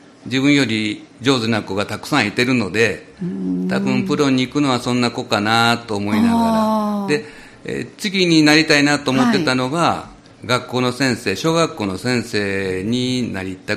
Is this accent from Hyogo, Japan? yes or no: yes; Itami, Hyogo, Japan; 私はもともと伊丹で生まれ育ったので、はい、伊丹の公立の幼稚園だったんですね